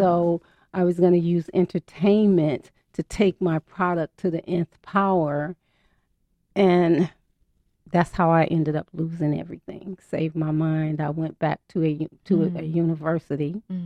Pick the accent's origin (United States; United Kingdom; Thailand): United States; because I'm because I'm African American as well as a woman and minority